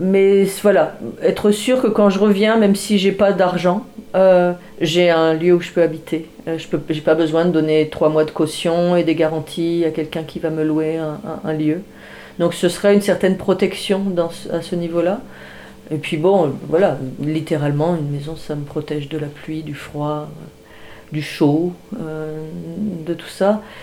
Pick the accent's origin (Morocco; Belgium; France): France; also born or lived in Côte d'Ivoire; Je suis née en Afrique. Mes parents vivaient en Afrique quand je suis née, en Côte d'Ivoire notamment. Et je suis venue vivre en France à partir de l'âge de 8 ans.